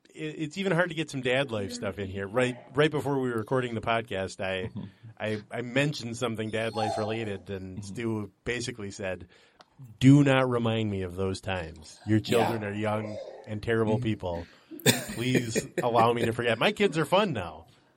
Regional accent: Minnesota, United States; we're from Minnesota. What are you going to do with it?

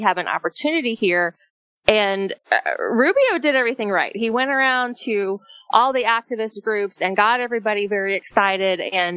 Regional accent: Florida, United States; the I-4 corridor that runs through Central Florida, which is my hometown area

